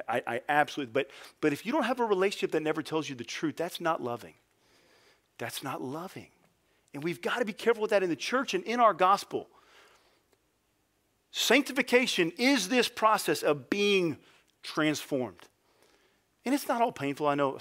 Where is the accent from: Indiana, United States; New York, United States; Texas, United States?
Texas, United States; Houston; I grew up in Houston, so the coolest place to go to see Christmas lights is where?